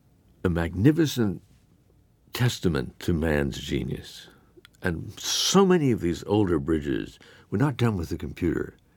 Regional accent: New York, United States; I grew up in New York, and it's not on the East River, but I went up and down the Hudson River all the time.

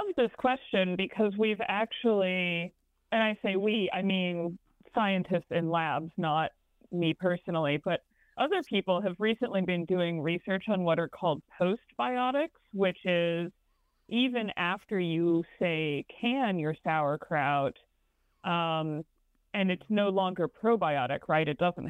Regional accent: Colorado, United States; also born or lived in Iowa; now in US South; I grew up in Colorado where we did not eat pork hocks, but my family is Southern. I live in the South now, and I lived in Iowa, so I've eaten a lot of pork.

